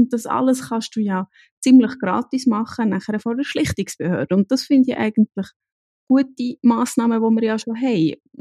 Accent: Wilderswil, Bern, Switzerland; In der Gemeinde Wilterswil im Berner Oberland, wir sind sehr eine Tourismusregion

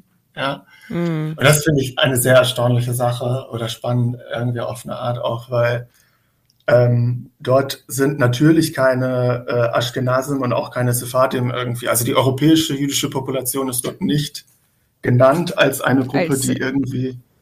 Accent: Tajikistan; Und ich meinte dann so, nur ich komme halt aus Tadschikistan so.

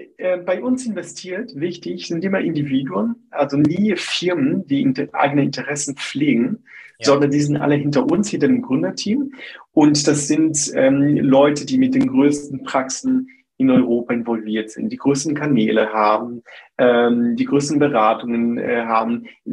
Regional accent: Switzerland; also born or lived in Brazil; ich bin zwar gebürtiger Brasilianer, aber in der Schweiz aufgewachsen. Also ich bin Schweiz-Brasilianer

